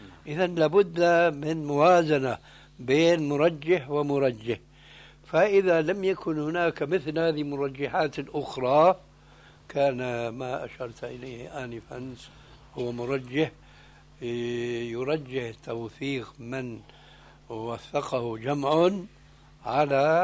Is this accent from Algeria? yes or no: no; Syria; التعبير عندنا في سوريا